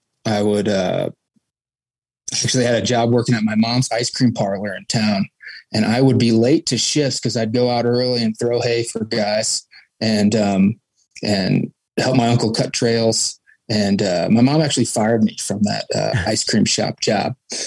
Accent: St. Louis, Missouri, United States; I am from St. Louis, Missouri. I'm 30 years old. Come from a very well-to-do family

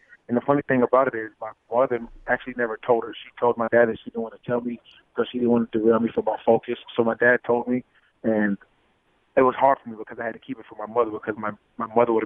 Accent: Florida, United States; I'm from Florida. So we're both Florida boys.

